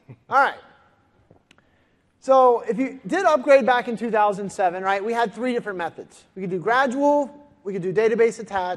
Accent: Cincinnati, Ohio, United States; I am from Cincinnati, Ohio.

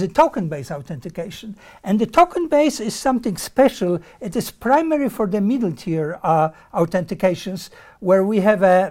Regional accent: Poland; English is a second language; No, I'm from Poland originally

